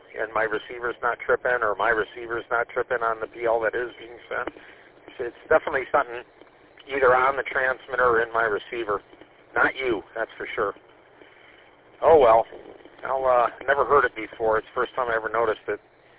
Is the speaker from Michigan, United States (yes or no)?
yes; East Lansing, Michigan, United States; also born or lived in Chicago; now in Sterling Heights, United States; I first got my call when I lived in Chicago, and then, you know, I was born and raised in East Lansing. So, back in Michigan, loving it so far.